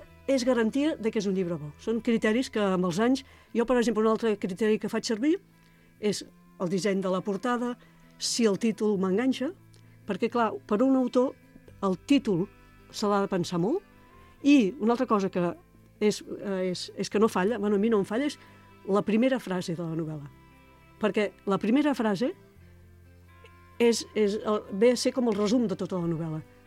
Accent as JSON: {"language": "Catalan", "town": "Barcelona", "region": "Catalonia", "country": "Spain", "said": "jo soc de Gràcia i ho conec"}